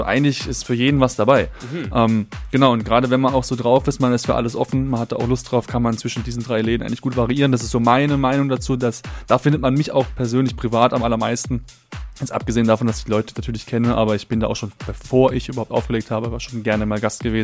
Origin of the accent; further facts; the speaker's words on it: Karlsruhe, Baden-Württemberg, Germany; Also ich bin ja gebürtiger Karlsruhe, ich bin ja hier geboren, aufgewachsen komplett.